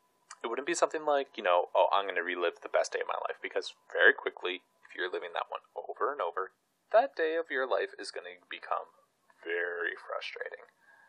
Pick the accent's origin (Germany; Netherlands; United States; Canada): Canada; I'm Canadian. I'm pretty much built for winter.